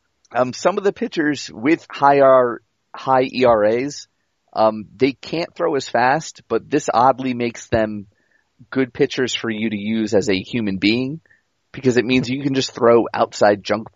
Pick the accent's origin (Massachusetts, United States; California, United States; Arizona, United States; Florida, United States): Massachusetts, United States; Boston; Well, listen, I'm from Boston, which is also well known for its fan friendly experience.